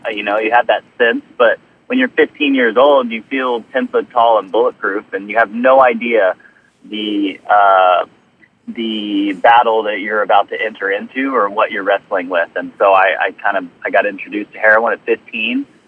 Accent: Dallas, Texas, United States; So I grew up back in Dallas. I'm a Dallas native.

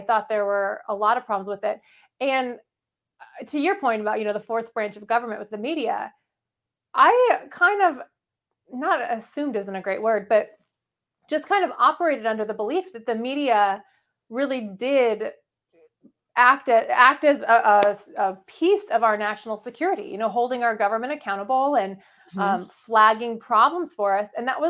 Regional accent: Phoenix, Arizona, United States; So I was raised in Phoenix. I went to high school there and I went to Arizona State University.

